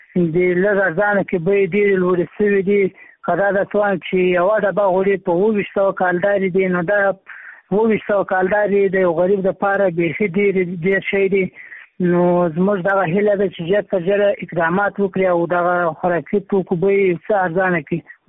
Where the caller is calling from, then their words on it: Maiwand, Kandahar, Afghanistan; همدا لحظه د میوند ولسوالۍ څخه درسره په اړیکه کې یم.